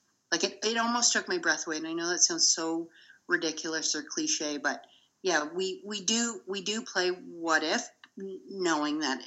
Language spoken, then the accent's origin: English; Canada; And although we're Canadian and have universal healthcare